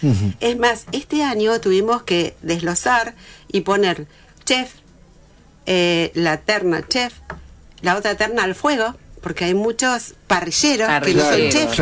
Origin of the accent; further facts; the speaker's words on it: Santa Fe, Argentina; yo soy muy santafesina, quecha, guaraní y mocoví